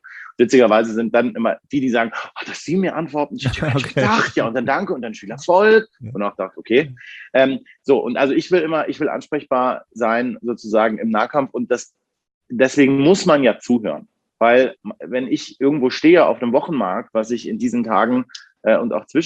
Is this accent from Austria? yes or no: no; Bavaria, Germany; also born or lived in Berlin; Ich bin aber schon seit quasi frühester Kindheit im Bayerischen Wald in der Oberpfalz aufgewachsen.